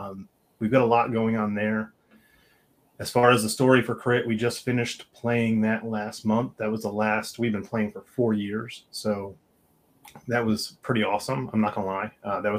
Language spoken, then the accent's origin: English; Connecticut, United States; I'm from Connecticut. I can go to New York and then crash at my old house in Connecticut